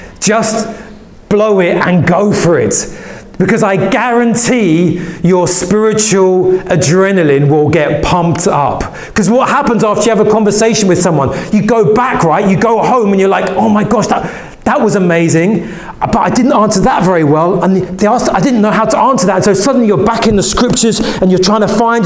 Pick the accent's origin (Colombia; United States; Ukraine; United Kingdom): United Kingdom; England; And probably because of my personality and being English, I would always try and be very careful and gentle